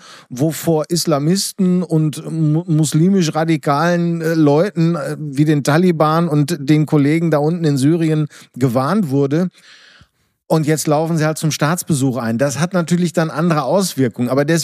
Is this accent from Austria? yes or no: no; Netherlands; Mir als Niederländer ist es relativ Latte